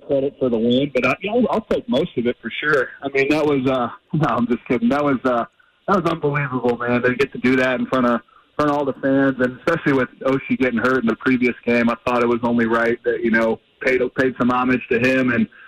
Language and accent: English; Indiana, United States; Growing up in Indiana, hockey isn't very big there. I mean, it was all basketball and the Colts in Indiana.